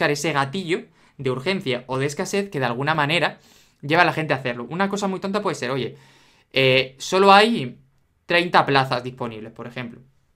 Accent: Madrid, Community of Madrid, Spain; pues yo soy de Madrid y quiero ir

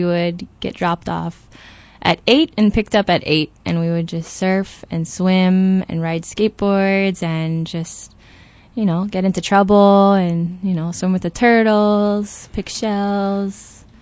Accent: Kauai, Hawaii, United States; It was beautiful. I had the best childhood. Kauai is so beautiful. And it's the best place to grow up.

